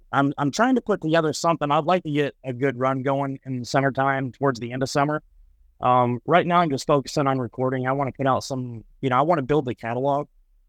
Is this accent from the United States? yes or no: yes; Michigan, United States; I'm from Michigan. So like there's really not a whole lot to do other than hit back roads